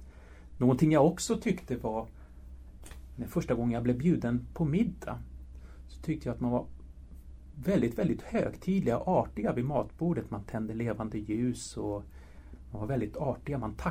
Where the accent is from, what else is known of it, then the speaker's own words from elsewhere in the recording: Stockholm, Stockholm County, Sweden; Själv är jag född och uppvuxen i Stockholm, men mina bägge föräldrar kom hit från Madrid på 60-talet.